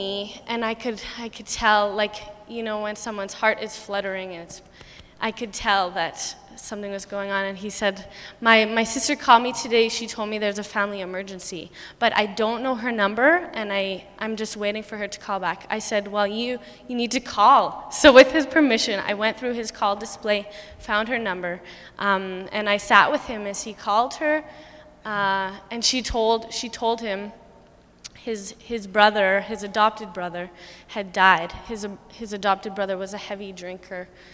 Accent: Calgary, Alberta, Canada; now in Winnipeg, Canada; I'm actually new to Winnipeg. I'm from Calgary.

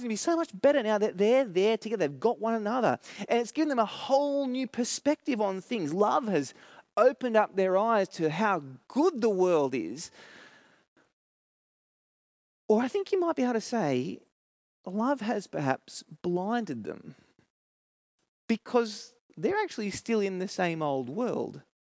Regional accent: New South Wales, Australia; also born or lived in Sydney; now in Adelaide, Australia; Some of you will know that I'm not a South Australian. I grew up in New South Wales, and as an outsider who's coming over here

